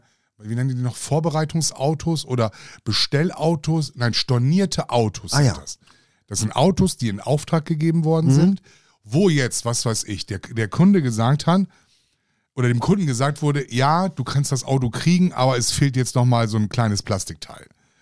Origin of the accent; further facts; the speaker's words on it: Bremen, Germany; ich komme aus Bremen.